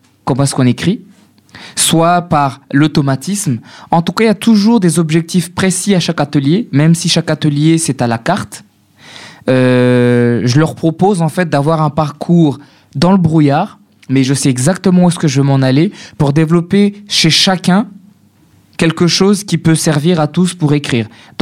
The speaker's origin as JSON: {"language": "French", "country": "Comoros", "said": "En tant que Comorien, il fallait que j'ouvre ma bouche."}